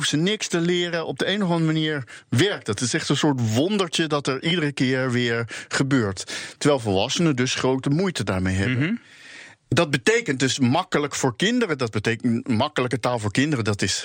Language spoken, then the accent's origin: Dutch; Rotterdam, South Holland, Netherlands; Ik kom zelf dus uit Rotterdam, maar mijn familie die komt vooral eigenlijk dan weer niet uit Rotterdam, namelijk uit Rotterdam-Zuid.